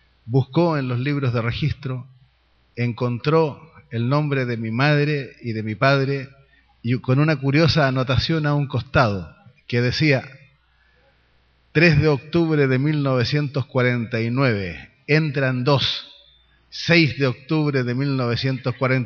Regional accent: Chile; Y bueno, y nací ahí en el Hotel Chile, de tal manera que soy chileno porque nací en el Hotel Chile

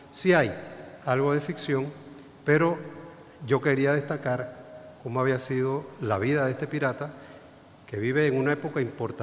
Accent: Chiriquí, Panama; born there; Nosotros venimos del interior, mis hermanos y yo nacimos en Chiriquí, en una provincia próxima a Costa Rica, y cuando llegamos a la capital ya éramos grandecitos, mi hermano tenía 8 o 9 años, yo tenía como 4 o 5

